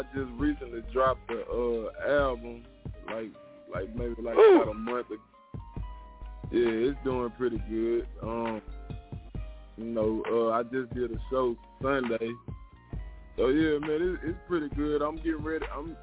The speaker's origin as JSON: {"language": "English", "town": "Texarkana", "region": "Arkansas", "country": "United States", "said": "I'm from Texarkana, Arkansas."}